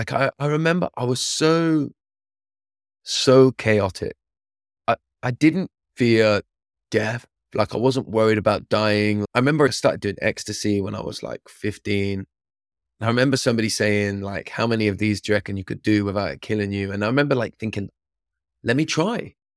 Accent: England, United Kingdom; in where I grew up in England, that kind of culture was normal.

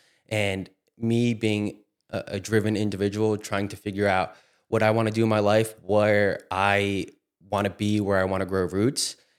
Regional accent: Hillsborough, New Jersey, United States; So I grew up in Central Jersey. A lot of people say it's not a thing, but I grew up right near Princeton, right near Rutgers, a town called Hillsborough. And I lived there my whole life.

